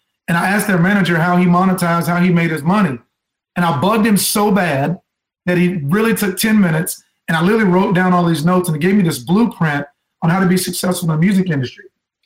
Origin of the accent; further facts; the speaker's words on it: Texas, United States; My story starts out, I grew up in Central Texas. My mother taught school. My dad worked at the local jail.